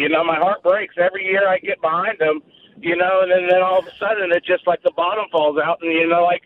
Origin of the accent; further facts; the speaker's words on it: Pennsylvania, United States; moved away; I'm originally from Pennsylvania. And so I moved down with my family for work reasons.